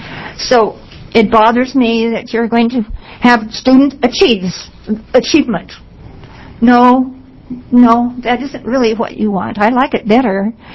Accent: California, United States; now in Oregon, United States; I'm up from California. I've been in Oregon 10 years.

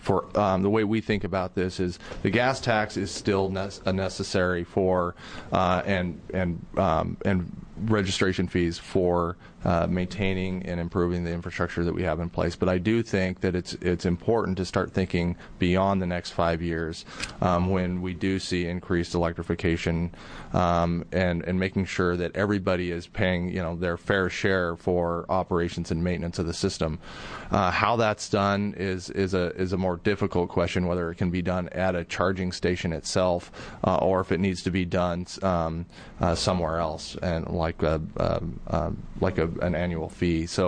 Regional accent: Jordan Valley, Oregon, United States; Where I grew up in Jordan Valley, You're driving 85 miles to the grocery store, so that's not always the best option for them.

